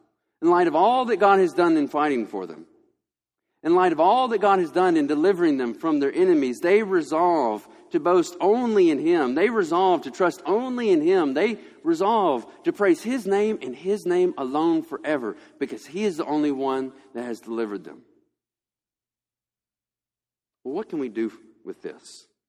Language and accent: English; Tennessee, United States; also born or lived in Alabama; now in Georgia, United States; I'm from East Tennessee, just outside of Knoxville